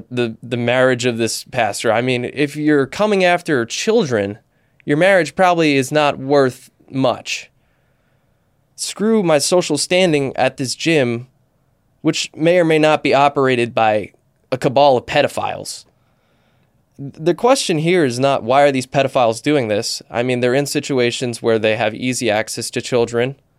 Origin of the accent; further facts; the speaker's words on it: Northeast, United States; I grew up in the Northeast in the time frame where the Catholic Church was getting busted for quite literally taking a priest who's been accused of sexual abuse and moving them to a different parish.